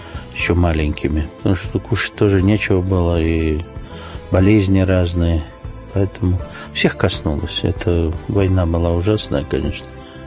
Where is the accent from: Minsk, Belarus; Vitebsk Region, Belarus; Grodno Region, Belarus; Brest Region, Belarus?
Vitebsk Region, Belarus; Shchetniki; born there; Я родился в Витебской области, Родовский район, деревня Щетники. Это ближе к России.